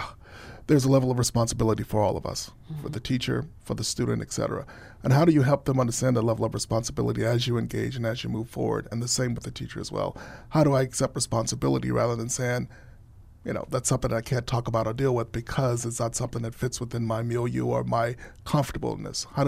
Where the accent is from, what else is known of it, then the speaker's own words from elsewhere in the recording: Texas, United States; Sorry to my Texas friends. I grew up in Texas.